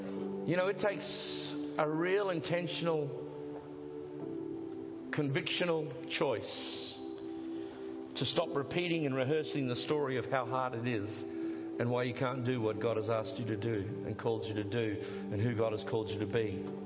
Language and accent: English; Gladstone, Queensland, Australia; also born or lived in Townsville; Born in Townsville, grew up in Gladstone. Who's ever been to Gladstone? Who's glad they left? I loved it. It's my hometown.